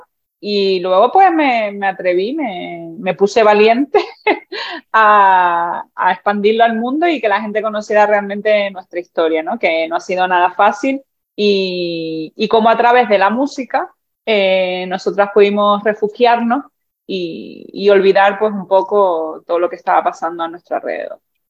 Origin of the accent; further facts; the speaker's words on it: Santa Cruz de Tenerife, Canary Islands, Spain; somos del barrio de Añaza y vivir en un barrio donde en aquella época era tan conflictivo